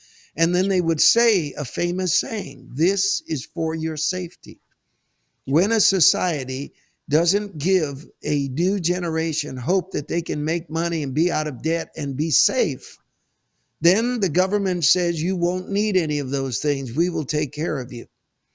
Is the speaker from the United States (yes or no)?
yes; San Francisco, California, United States; San Francisco is my hometown. It's been destroyed.